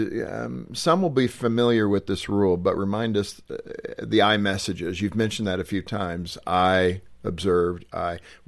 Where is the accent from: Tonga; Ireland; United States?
Ireland; Now, being Irish, I don't know anything.